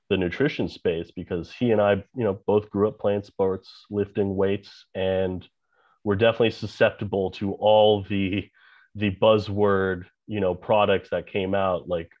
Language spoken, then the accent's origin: English; Taipei, Taiwan; so we grew up in Taipei, Taiwan, and golf there is huge. You know, so I grew up playing.